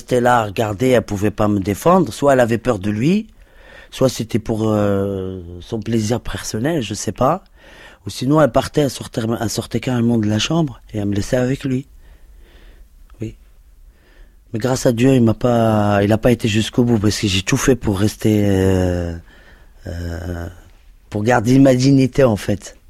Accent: Rabat, Rabat-Salé-Kénitra, Morocco; Je suis né à Rabat, 25-10-71. J'ai grandi avec ma mère et sa nièce, c'est-à-dire ma cousine, et sa petite fille, elle avait une petite fille, dans un quartier à Rabat, bidonville

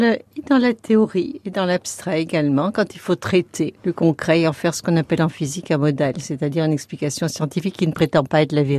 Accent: Vescovato, Corsica, France; je suis de Vescovate, donc de Kaczyń et de Balagne

